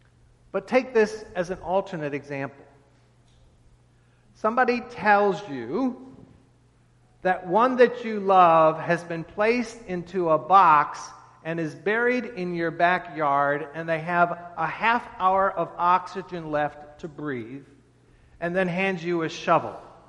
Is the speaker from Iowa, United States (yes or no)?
no; St. Louis, Missouri, United States; I come from St. Louis, where the Clydesdales are with Budweiser.